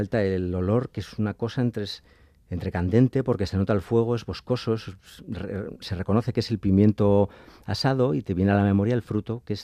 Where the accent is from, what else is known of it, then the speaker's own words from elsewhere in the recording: Navarre, Spain; Y pues, como navarro tengo que decir, pero no solo como navarro